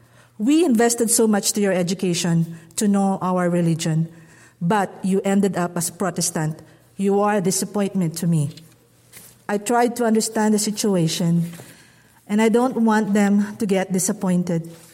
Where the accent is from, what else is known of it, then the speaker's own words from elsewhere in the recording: Quezon City, Metro Manila, Philippines; born there; I was born in Quezon City, Philippines.